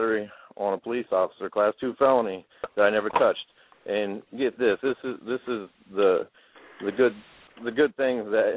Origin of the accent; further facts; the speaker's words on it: Illinois, United States; I'm from Illinois, and I was dating a girl that's a few years younger than me.